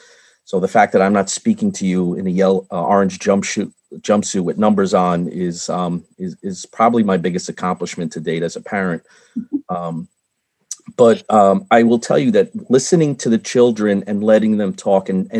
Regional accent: New York, United States; Well, and again, I'm from New York, so you'll have to just find the period in the sentence, because I could speak forever to jump in.

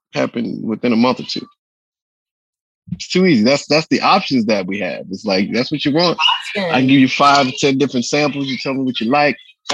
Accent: New York, United States; now in Charlotte, United States; Like, again, I'm from New York, but I live in Charlotte. I have more support in New York City, in that area, than I do in North Carolina.

